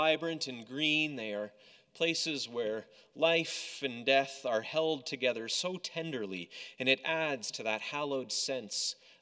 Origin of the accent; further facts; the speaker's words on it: Toronto, Ontario, Canada; Near where I grew up in Toronto, there's a massive cemetery that we used to go for walks through.